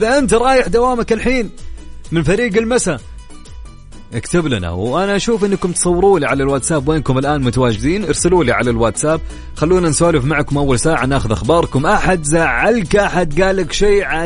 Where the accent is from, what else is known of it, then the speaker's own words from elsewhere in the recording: Riyadh, Riyadh Province, Saudi Arabia; الأجواء عندنا في الرياض يا جماعة نسمة الهواء حارة فعليا